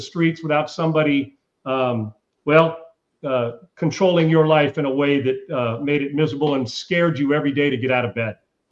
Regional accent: United States; I'm all pro-American too, all day, every day. Support those who need it, obviously, but I'm also American. When you're in our country, this is our country.

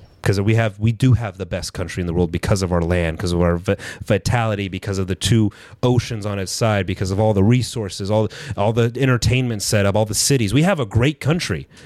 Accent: United States; I'm an American. I don't believe in kings.

